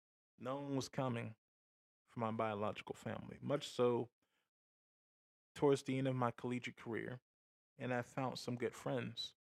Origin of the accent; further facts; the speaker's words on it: Georgia, United States; I grew up in Georgia's foster care system from 2002 to 2004, and again from 2005 to 2019, aging out of care.